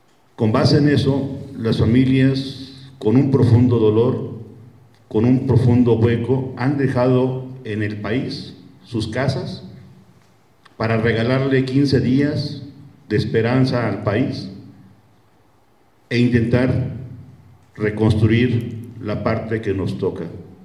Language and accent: Spanish; Mexico; es un país que habitamos todos como mexicanos